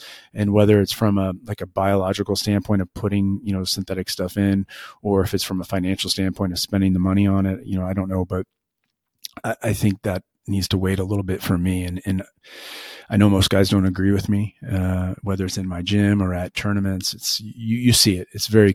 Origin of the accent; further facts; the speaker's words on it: St. Louis, Missouri, United States; And I'm from St. Louis, and you know, we're a baseball town.